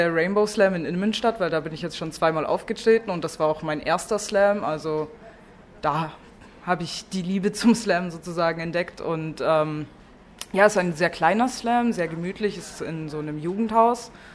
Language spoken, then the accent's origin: German; Kempten, Bavaria, Germany; ich bin aus Kempten eigentlich